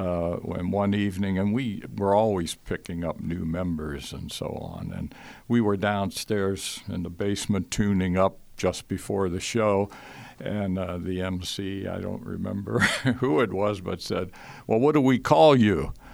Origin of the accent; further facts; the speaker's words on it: Youngstown, Ohio, United States; Yeah, I was born and raised in Youngstown.